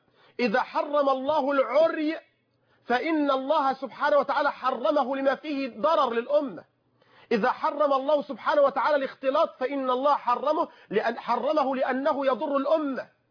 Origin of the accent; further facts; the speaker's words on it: Egypt; بلدنا مصر